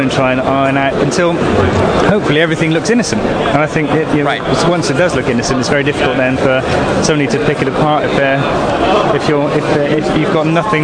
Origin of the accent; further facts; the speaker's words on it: South West England, United Kingdom; I'm from a small town just east of Bath.